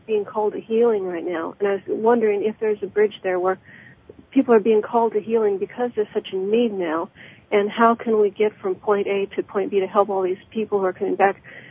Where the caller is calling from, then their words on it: California, United States; From California.